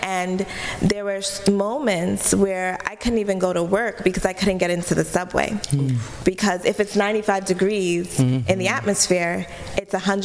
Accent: Brooklyn, New York, United States; because we are New Yorkers from Brooklyn, we were like, oh, they're trying to set us up.

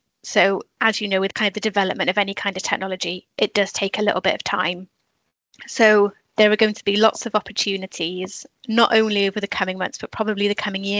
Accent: Wales, United Kingdom; In this case, because we are Welsh is a minority language, Welsh Government have many kind of schemes to improve and increase the numbers of Welsh speakers to protect our language

